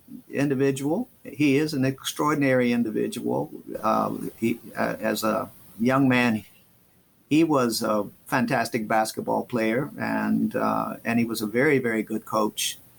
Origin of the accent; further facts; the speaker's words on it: St. Louis, Missouri, United States; I'm from St. Louis, and there's a lot of ball players, of course, over there.